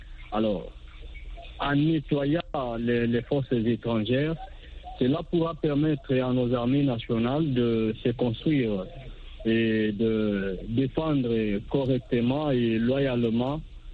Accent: DR Congo; chez nous en RDC

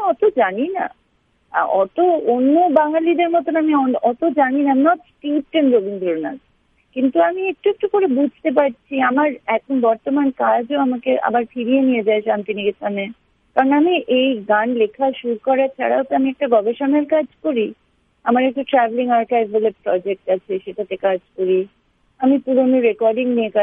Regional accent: Shillong, Meghalaya, India; আমি তো যেহেতু একটা কসমোপলিটন জায়গায় বড় হয়েছি, শিলংয়ে

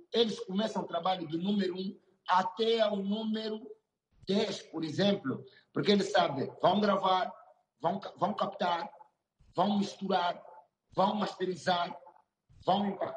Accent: Angola; eu não sou de Luanda, eu sou de Cabinda Ocunene

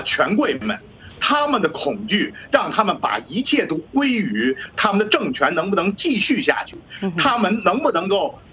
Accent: China; 我希望我们中国人认识到这一点。

